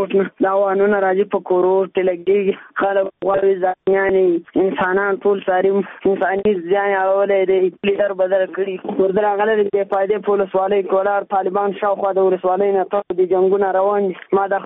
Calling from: Qarabagh, Ghazni, Afghanistan; د غزنی ولایت قرباغ ولسوالۍ څخه خبرې کوم.

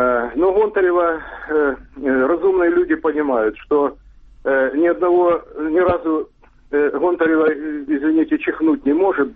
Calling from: Dnipropetrovsk, Dnipropetrovsk Oblast, Ukraine; Дніпропетровськ.

